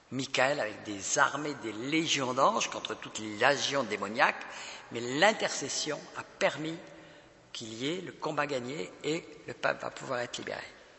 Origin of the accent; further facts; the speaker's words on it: Brittany, France; L'esprit breton, moi je suis breton, j'ai besoin d'être libéré de l'esprit breton.